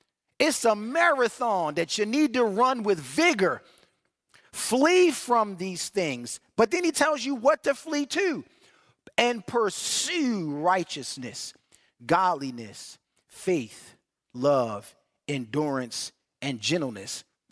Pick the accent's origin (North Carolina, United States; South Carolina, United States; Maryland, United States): Maryland, United States; Baltimore; I grew up in Baltimore City. I was used to that, all right?